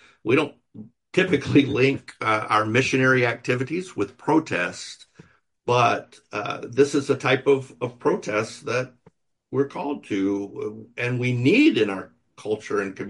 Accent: the South, United States; moved away; It was very much a part of the culture where I grew up in the South. It's not, I don't know that it necessarily is now. I've been out of the South for 30 years.

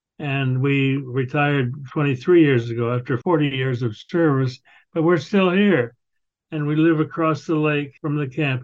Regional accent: Independence, Missouri, United States; And when I was only about 3 years old, my family decided to gather to Independence. And so I grew up in Independence.

